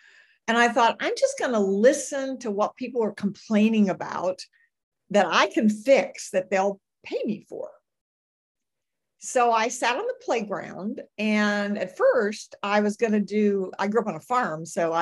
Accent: Nebraska, United States; But I grew up on a farm in Nebraska.

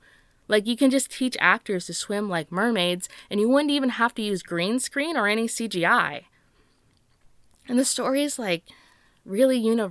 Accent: New Brunswick, Canada; I'm from Rosse, right? New Brunswick. So it's a pretty big deal if I can get it going.

